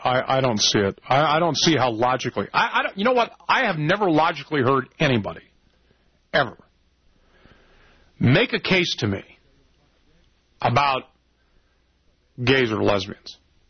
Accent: California, United States; Growing up in California, I never experienced dry counties. And then I experienced them when I moved to the South.

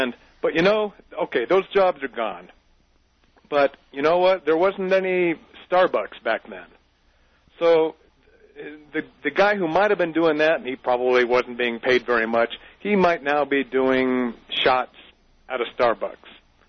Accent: Tustin, California, United States; I grew up in Tustin, Orange County, California.

